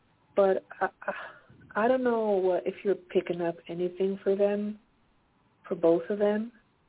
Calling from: Pennsylvania, United States; From Pennsylvania.

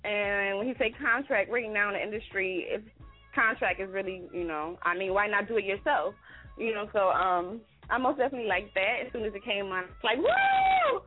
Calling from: Atlanta, Georgia, United States; I'm calling from Atlanta.

